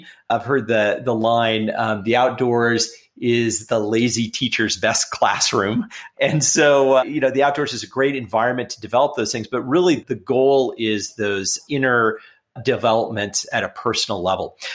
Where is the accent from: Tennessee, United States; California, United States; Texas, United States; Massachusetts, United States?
California, United States; Los Angeles; I grew up in Los Angeles in a pretty urban setting.